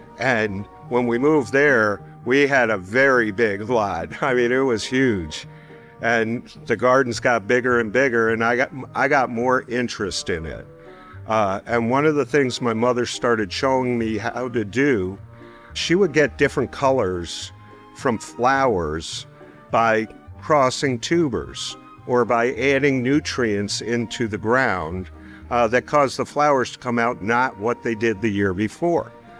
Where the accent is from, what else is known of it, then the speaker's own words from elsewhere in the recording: New York City, New York, United States; I grew up in New York, and we were fortunate enough to be one of the houses on the block that had a yard.